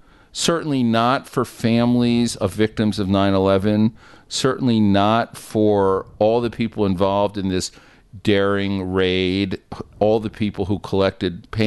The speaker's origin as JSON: {"language": "English", "region": "Missouri", "country": "United States", "said": "I'm from Missouri. Our nickname is the Show Me State."}